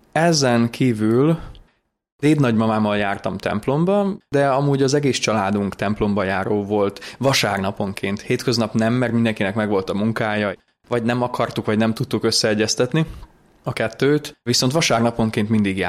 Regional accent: Zakarpattia Oblast, Ukraine; also born or lived in Lutsk; Kárpátaljáról érkeztem, viszont nem Kárpátalján születtem. Vegyes házasságból származom, édesapám ukrán, édesanyám kárpátaljai magyar, és én még akkor születtem, amikor a szüleim Luck városában éltek

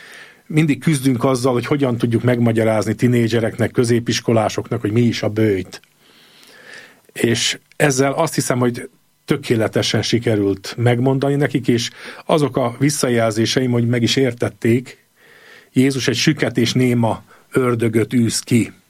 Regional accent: Great Hungarian Plain, Hungary; Egyrészt nagyon izgatott a szűkebb, illetve tágabb szülőföldem, tehát az Alföld pásztorvilága. De aztán elindultam Erdélybe 20 éves fejjel.

